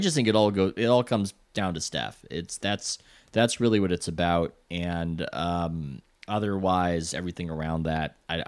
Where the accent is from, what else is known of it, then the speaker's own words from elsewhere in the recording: San Diego, California, United States; I'm scared off the bat because I grew up in San Diego.